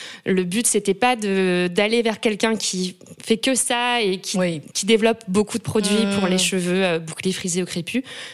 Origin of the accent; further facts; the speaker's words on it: Puteaux, Île-de-France, France; qui est originaire de Martinique et de par ma mère qui est du sud-ouest de la France. Okay. J'ai grandi à Puteau, donc en banlieue parisienne